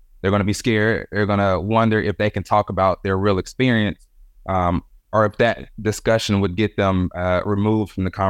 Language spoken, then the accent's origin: English; Deep South, United States; In terms of my own experience, you know, I come from the Deep South.